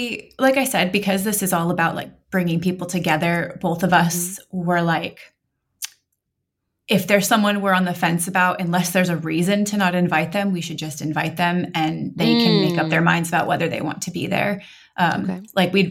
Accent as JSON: {"language": "English", "region": "Montana", "country": "United States", "tie": "born or raised there", "said": "We met here in Oregon. I grew up in Montana"}